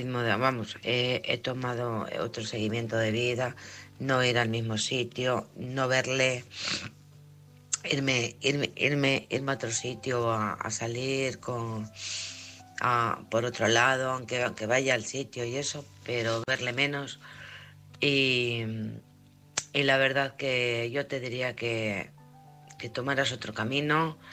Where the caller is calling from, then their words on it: Alcorcón, Community of Madrid, Spain; de Alcorcón.